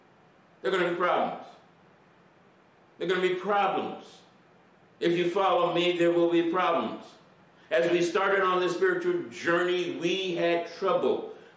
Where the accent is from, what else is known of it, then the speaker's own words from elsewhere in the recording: Indianapolis, Indiana, United States; hailing from my birthplace, my hometown birthplace of Indiana, Indianapolis, where my wife is now.